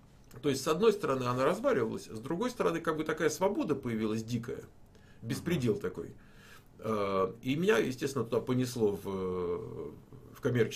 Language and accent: Russian; Moscow, Russia; moved away as an adult; Первые 34 года я жил в Москве. Я родился в Москве, жил в Москве. Родители у меня оба с Украины. Отец из-под Житомира, мама из Кременчуга, Полтавской области.